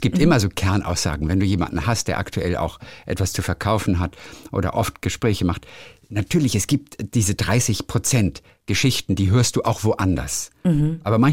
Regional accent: Lübeck, Schleswig-Holstein, Germany; aber ich komme aus Lübeck.

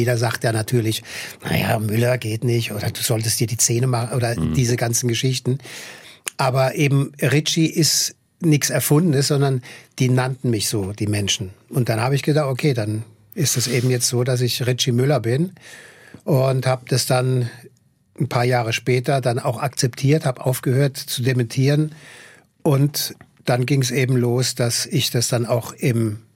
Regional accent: Mannheim, Baden-Württemberg, Germany; Ich bin aus Mannheim.

